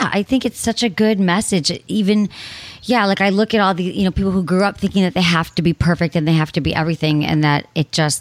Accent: Michigan, United States; I grew up in Michigan, so I was like, we would always go to over to Canada.

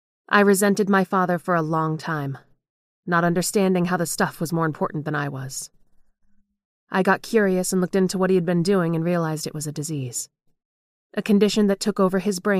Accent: Michigan, United States; we had been living without heat or running water for 6 months during a rather wicked cold spell in my home state of Michigan.

